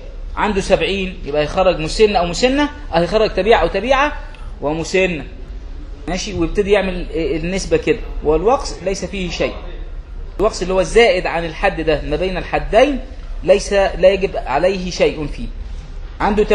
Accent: Egypt; احنا حتى عندنا في مصر نقول ده راجل جدع

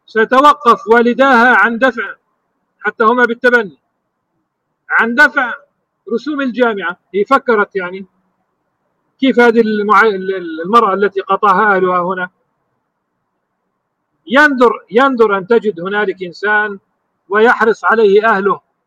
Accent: Jerusalem, Palestine; عندنا في القدس

